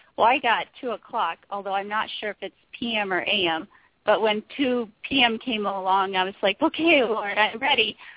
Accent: Oklahoma, United States; now in Texas, United States; I grew up in Oklahoma, but I am in Texas now.

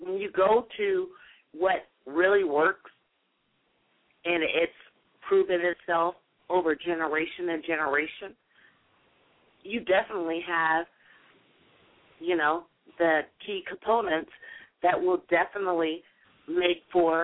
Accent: Texas, United States; because when I grew up, there was a family, and I grew up in Texas

